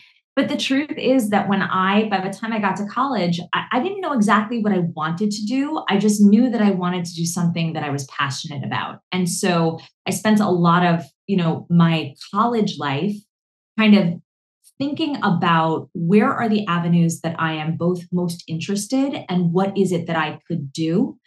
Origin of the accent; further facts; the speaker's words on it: New Jersey, United States; But I grew up in the tri-state area. I grew up in New Jersey.